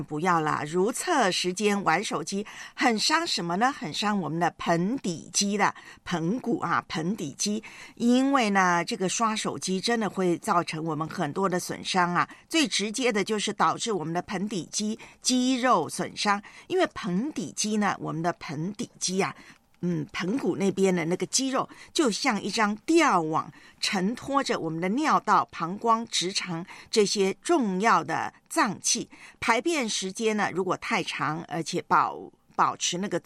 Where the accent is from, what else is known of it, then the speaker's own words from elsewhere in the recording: Taiwan; now in Hong Kong; 在我的老家台湾呢